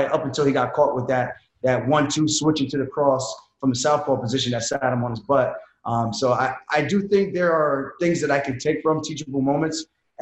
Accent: New York, United States; You know, I'm from Long Island.

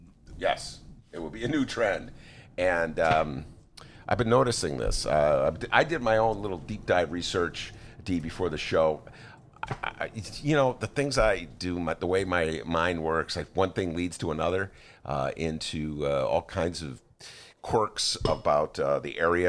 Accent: Gary, Indiana, United States; I grew up in Gary.

